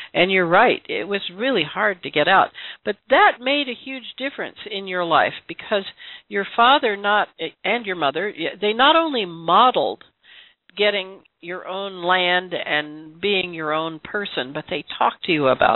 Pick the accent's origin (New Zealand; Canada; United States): United States; Georgia; And I grew up in the Deep South in Georgia with my grandparents, and there were sharecroppers in the area.